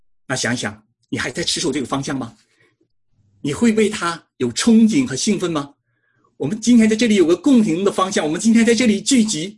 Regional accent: China; moved away; 那我们从中国过来的

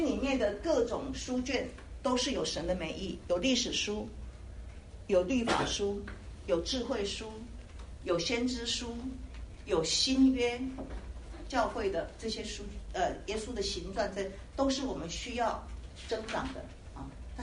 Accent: China; 我们是中国人，我们是东方人哈

